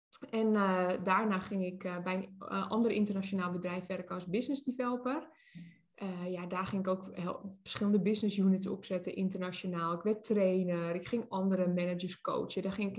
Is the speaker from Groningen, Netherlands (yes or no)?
no; Tuitjehorn, North Holland, Netherlands; Nou, waar ik vandaan kom is Tuitjehorn. Dat ligt echt in Noord-Holland-Noord, tussen Alkmaar en Schagen. Ik kom echt uit een boerendorp, echt, weet je.